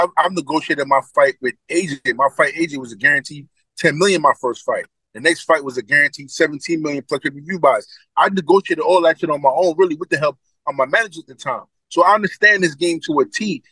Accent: Brooklyn, New York, United States; You know, I'm from Brooklyn, man. I take it on the chin. I bounce back.

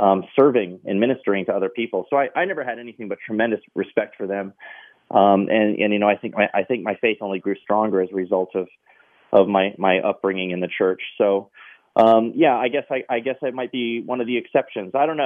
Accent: Maryland, United States; I grew up in Maryland. I was in, we lived in Carroll County, Maryland.

